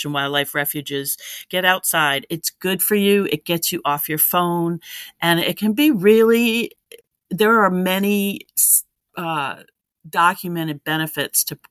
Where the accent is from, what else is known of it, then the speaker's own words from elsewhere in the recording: Connecticut, United States; Well, like you, I grew up in Eastern Connecticut in the woods